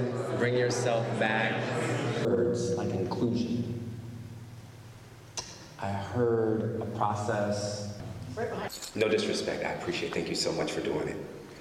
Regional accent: East Coast, United States; I'm from the East Coast, so anything mid-Atlantic, New York to Baltimore, I'm kind of very familiar with.

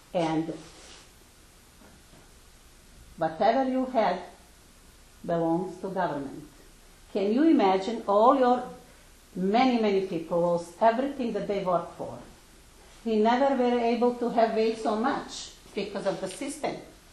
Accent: Bosnia & Herzegovina; English is a second language; moved away as an adult; On the way to Croatia from my hometown in Bosnia and Herzegovina.

